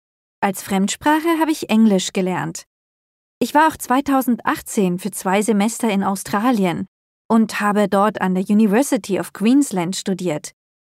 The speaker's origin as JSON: {"language": "German", "town": "Munich", "region": "Bavaria", "country": "Germany", "also_born_or_lived": "Augsburg", "said": "Und ich komme aus Süddeutschland, aus München. Ich bin am 16. September 1995 in Augsburg geboren. Ich wohne mit meinen Eltern und meiner Schwester zusammen in Giesing"}